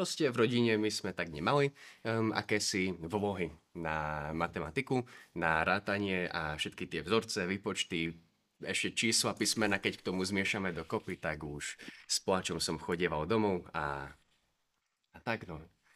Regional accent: Prešov, Prešov Region, Slovakia; z Prešova, totiž to pochádzam. Rodený Prešovčan, celý život tam vyrastám a predsa to nie je počuť. Za tým je pekný príbeh, mamka má taký atypický prízvuk a prenáša sa to už takto. V rodine to máme všetci Prešovčania a predsa nemáme prešovský prízvuk

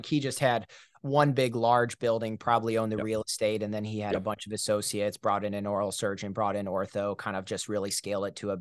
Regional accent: Iowa, United States; I'm from Iowa, and it seems like every practice in Iowa that I knew got offers

